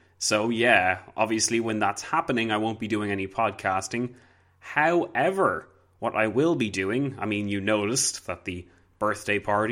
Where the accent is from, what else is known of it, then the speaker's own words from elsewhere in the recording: Ireland; Even though I'm Irish, I'm still sick of apologizing, so that says something.